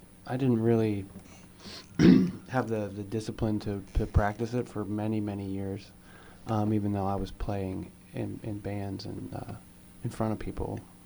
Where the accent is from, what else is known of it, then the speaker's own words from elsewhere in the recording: Pennsylvania, United States; Yeah, I grew up in the South Hills in Washington County.